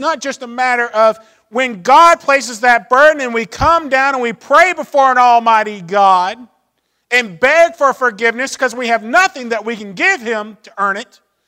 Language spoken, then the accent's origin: English; Marietta, Georgia, United States; I'm from Atlanta or Marietta, Georgia.